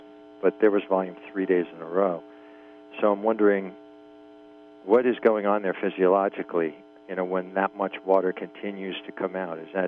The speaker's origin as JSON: {"language": "English", "region": "New York", "country": "United States", "said": "I'm from New York."}